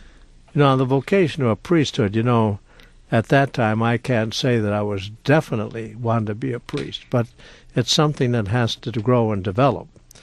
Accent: Muskegon, Michigan, United States; also born or lived in Grand Rapids; Well, I was born in Grand Rapids, but I mainly grew up in Muskegon and belonged to the Polish parish there

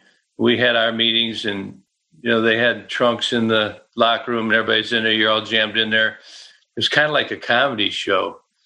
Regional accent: Waterford, Michigan, United States; I'm from Waterford, Michigan, and you know, we're a community, it's pretty much rural at the time, right on the edge of kind of society and then the woods, which I always liked.

